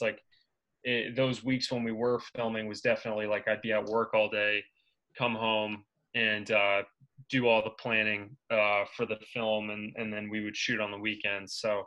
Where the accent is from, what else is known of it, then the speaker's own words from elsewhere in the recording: New York, United States; We're both from New York and we both went to Ohio University and ended up being in New York after school.